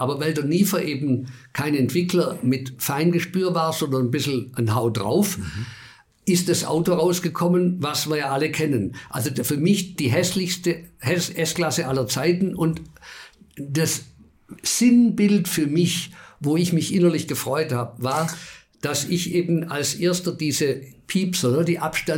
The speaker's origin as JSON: {"language": "German", "region": "Bavaria", "country": "Germany", "tie": "born there", "said": "Da ich gesagt, aber ich bin in Bayern geboren."}